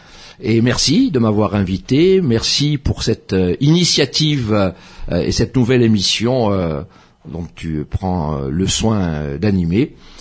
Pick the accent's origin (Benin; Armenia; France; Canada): France; Calvi, Corsica; born there; donc je suis né à Calvi